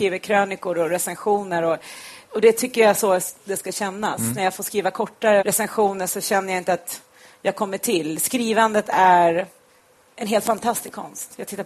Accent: Ockelbo, Gävleborg County, Sweden; när jag var liten i Ockelbo.

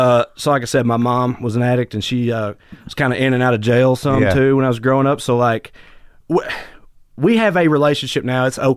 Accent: Salina, Tennessee, United States; I grew up in a tiny little town called Salina, Tennessee.

